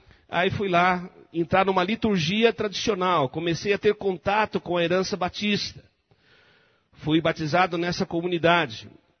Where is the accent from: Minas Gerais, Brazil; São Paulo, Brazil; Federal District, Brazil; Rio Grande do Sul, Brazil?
São Paulo, Brazil; Limeira; Eu fui criado em Limeira, no interior, pertinho de Coreto, ouvindo as bandas.